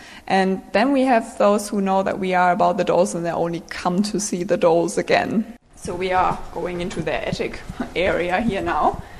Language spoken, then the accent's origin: English; Northern Germany, Germany; I'm from Germany as well. These dolls here are dressed in the dirndl and in the lederhosen. Like, where I come from, we don't wear that. I'm from the northern part